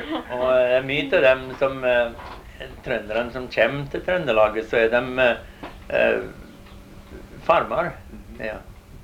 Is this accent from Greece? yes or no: no; Madison, Wisconsin, United States; så er jeg fra Madison, Wisconsin